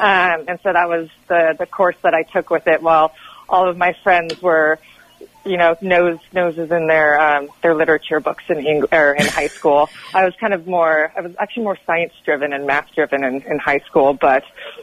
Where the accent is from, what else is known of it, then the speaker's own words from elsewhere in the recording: Washington, United States; also born or lived in Butte, Montana; I grew up in Eastern Washington. I was born in Butte, Montana. Went to Eastern, my family and I, we moved to Eastern Washington.